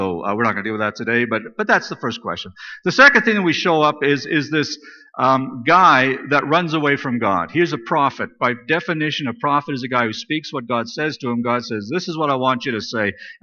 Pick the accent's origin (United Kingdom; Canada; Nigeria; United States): Canada; Saskatchewan; But when I was a kid growing up in Saskatchewan